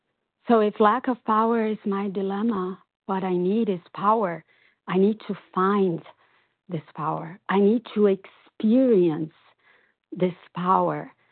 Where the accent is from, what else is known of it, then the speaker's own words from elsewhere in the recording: Brazil; And I'm from Brazil.